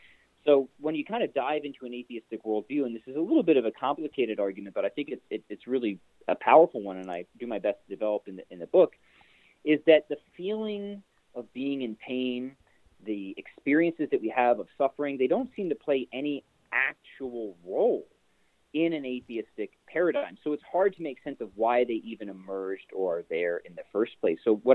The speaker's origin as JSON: {"language": "English", "town": "Glenolden", "region": "Pennsylvania", "country": "United States", "tie": "born or raised there", "lives_now": "Wisconsin, United States", "said": "I am originally Delco. I was born in Glen Olden."}